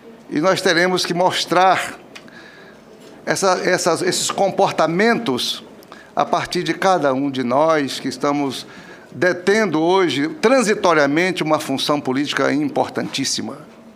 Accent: Brasília, Federal District, Brazil; also born or lived in Tocantins / Goiânia / Rondônia; Eu fico dividido entre o norte e o centro-oeste, porque eu sou tocantinense de nascimento, criado em Brasília e Goiânia, e mais tarde fui para Rondônia. Então, sou goiano, tocantinense e rondoniense. Eu sou tudo.

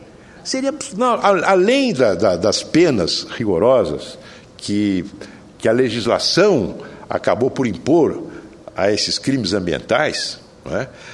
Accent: São José do Rio Preto, São Paulo, Brazil; quando cheguei do exílio, em 1979, a primeira vez que fui à minha cidade natal, Rio Preto

